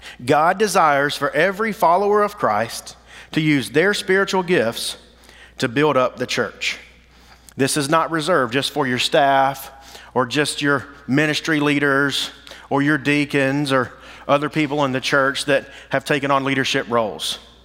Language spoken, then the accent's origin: English; Alabama, United States; also born or lived in Tennessee; I'm originally from Alabama. My wife's from Arizona. And we were in Tennessee, and they sent us to Georgia